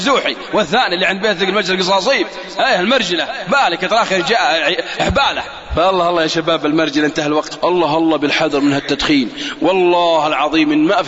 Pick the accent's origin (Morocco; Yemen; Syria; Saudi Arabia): Saudi Arabia; باكستاني عاش عندنا في السعودية وراح لبلاده